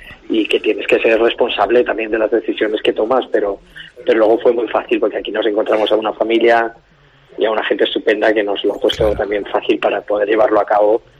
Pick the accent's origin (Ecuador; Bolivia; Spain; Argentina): Spain; Ezcaray, La Rioja; nosotros venimos de un pueblecito de La Rioja que se llama Ezcaray, que Ezcaray también es un topónimo de euskaldun, y antiguamente en todo nuestro valle se hablaba euskera